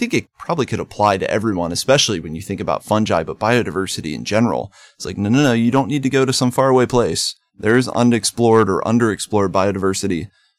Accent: Maryland, United States; because I'm originally from Western Maryland.

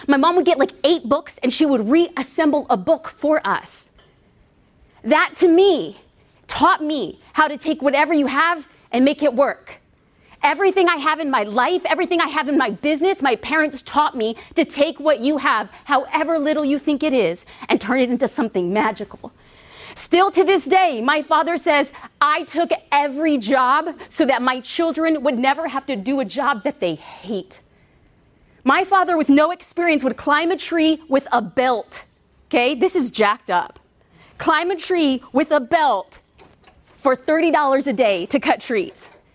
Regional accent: Los Angeles, California, United States; Well, I'm from California, but I'm an LA girl through and through.

